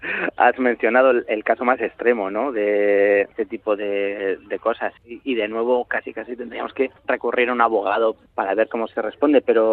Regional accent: Getxo, Basque Country, Spain; he citado Guecho, ¿no? Que es de donde soy yo.

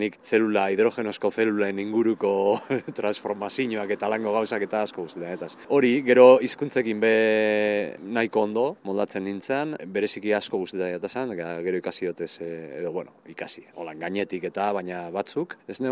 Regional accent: Bilbao, Basque Country, Spain; Bilbokoa.

